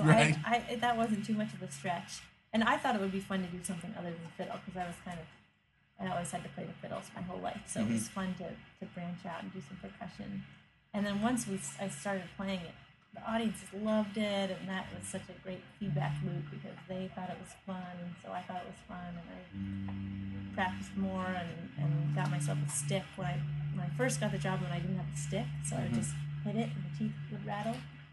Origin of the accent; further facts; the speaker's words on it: Charlottesville, Virginia, United States; I grew up outside of Charlottesville, Virginia, so out in the country on a little farm that my dad took care